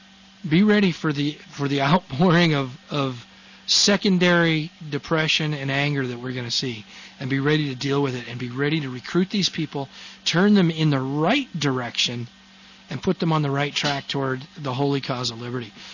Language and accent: English; South Weymouth, Massachusetts, United States; born there; I was born in South Weymouth, Massachusetts. I was actually born in a taxi on the way to the hospital in South Weymouth, Massachusetts.